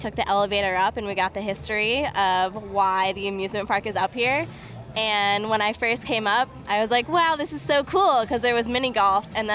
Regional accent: Cornwall, New York, United States; now in Atlanta, United States; I'm from Cornwall, New York, but I live in Atlanta

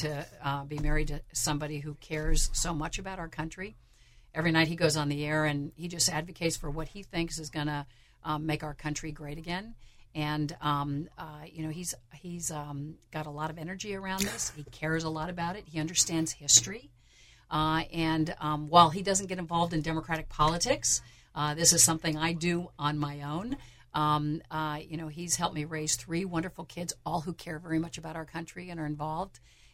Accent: California, United States; I've been fortunate as a young child growing up in California to go on long camping trips all over the West with my family

